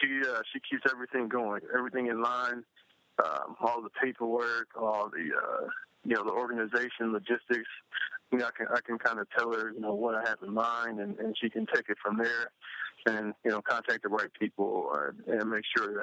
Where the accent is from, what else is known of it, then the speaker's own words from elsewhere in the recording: Youngstown, Ohio, United States; I'm from Youngstown, Ohio. My mom raised us three kids, my brother and my sister and I, and we didn't have a whole lot